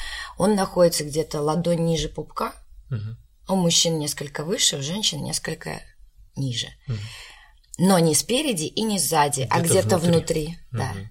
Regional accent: Crimea, Ukraine; у меня детство прошло в Крыму, и мы это делали просто на улице

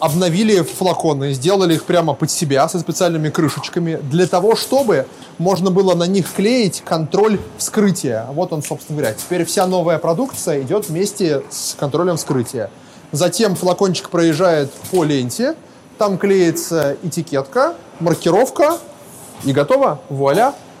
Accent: Russia; я не скрываю, как бы, что я из России.

